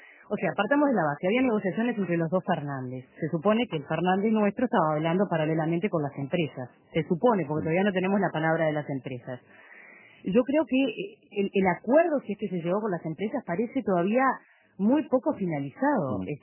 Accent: Uruguay

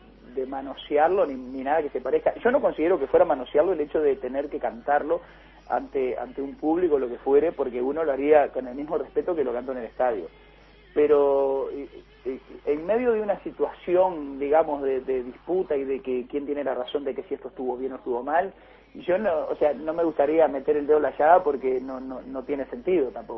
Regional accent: Uruguay; yo soy un ciudadano uruguayo, soy un cantor uruguayo

